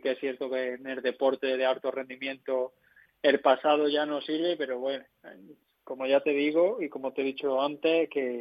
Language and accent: Spanish; Pedrera, Andalusia, Spain; Yo, de Pedrera, acá en mi pueblo, los de Pedrera, como nos dicen todos los de fuera